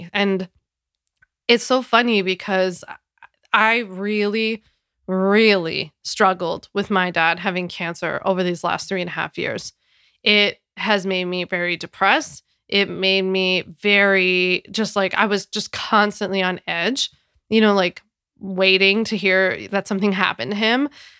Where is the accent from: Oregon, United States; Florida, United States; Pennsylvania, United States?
Pennsylvania, United States; Philadelphia; now in New York, United States; So like a full rewind is that I'm from Philly, born and raised. I just moved to New York back at the very like early fall last year.